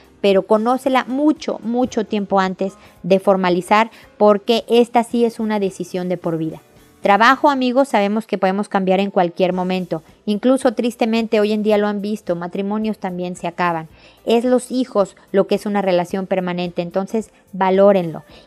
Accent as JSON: {"language": "Spanish", "region": "Puebla", "country": "Mexico", "said": "de 24 años de edad. Soy de Puebla"}